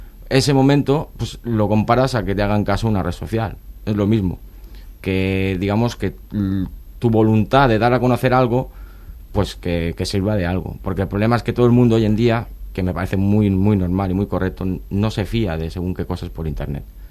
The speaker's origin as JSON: {"language": "Spanish", "town": "Palma", "region": "Balearic Islands", "country": "Spain", "said": "soy de Palma, soy un chico normal"}